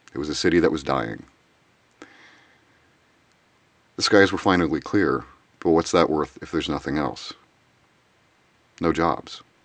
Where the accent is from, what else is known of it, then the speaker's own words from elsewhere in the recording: Pittsburgh, Pennsylvania, United States; I'm from the United States. I grew up in Pittsburgh, Pennsylvania.